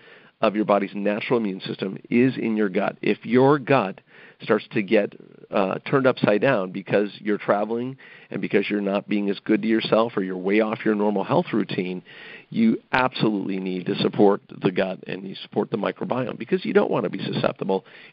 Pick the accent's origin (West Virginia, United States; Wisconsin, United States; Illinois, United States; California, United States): Illinois, United States; Chicago; So here I am back in my hometown of Chicago, and I'm eating and drinking a lot of junk